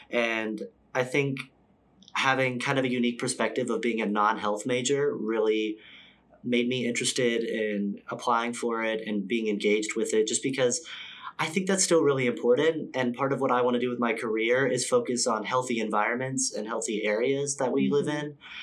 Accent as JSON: {"language": "English", "town": "Franklin", "region": "Tennessee", "country": "United States", "said": "I'm from the South, been in the South my whole life. I'm from Franklin, Tennessee."}